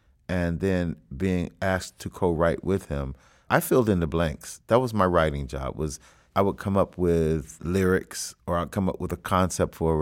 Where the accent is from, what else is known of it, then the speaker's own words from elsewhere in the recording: Cincinnati, Ohio, United States; Growing up listening to music, I grew up in Cincinnati